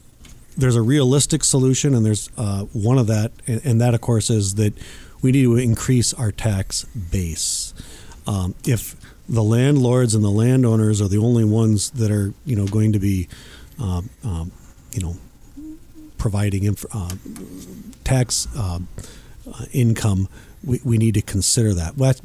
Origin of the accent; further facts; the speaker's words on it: Austin, Minnesota, United States; I'm from Austin. I grew up in Austin High School and graduated from Austin High School.